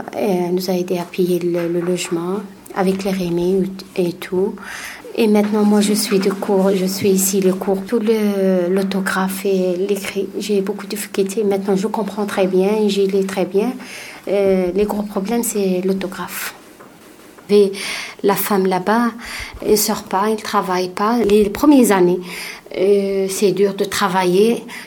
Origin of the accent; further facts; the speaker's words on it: Algeria; moved away as an adult; now in France; Je suis algérienne, nationalité algérienne.